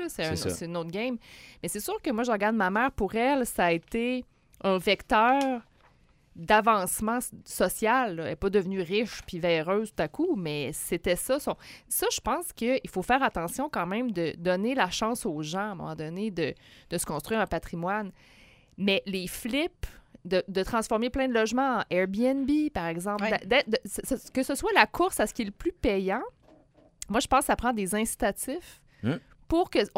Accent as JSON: {"language": "French", "town": "Quebec City", "region": "Quebec", "country": "Canada", "tie": "born or raised there", "said": "moi, je viens de Saint-Roch. Je suis née là."}